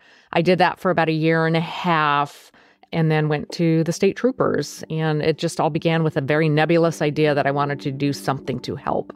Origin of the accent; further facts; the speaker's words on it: Nome, Alaska, United States; I was born and raised in Alaska. I was born in Nome, Alaska.